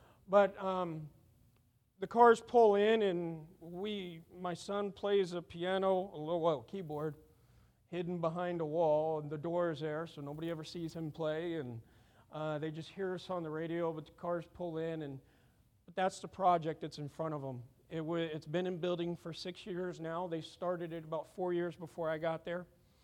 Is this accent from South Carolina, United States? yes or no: yes; South Carolina, United States; also born or lived in Switzerland; now in Michigan, United States; I'm from the South. I grew up in South Carolina. I had parents from California. I was born in Switzerland.